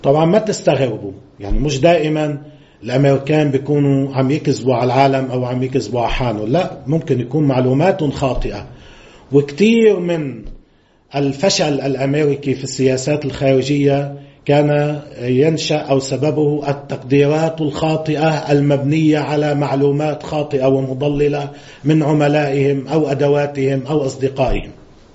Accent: Lebanon; نحن لبنانيين من مئات السنين

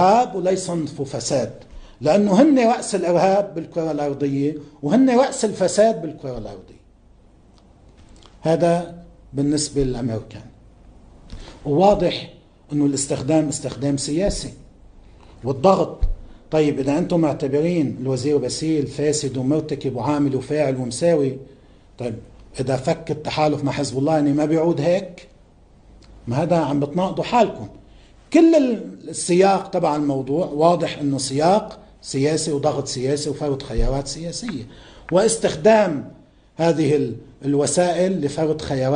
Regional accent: Lebanon; لما نحن كلبنانيين نتضامن مع بعضنا ونرفض هذا

